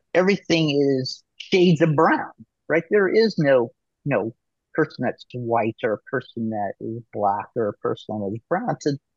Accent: Oregon, United States; And so I grew up around, a blue collar, Southern Central Oregon, area, and that's, that's where, that's what I resona

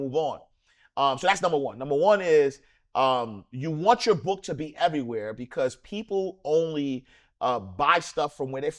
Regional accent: New York City, New York, United States; Don't do that. I'm from Harlem, baby. The middle of the peas.

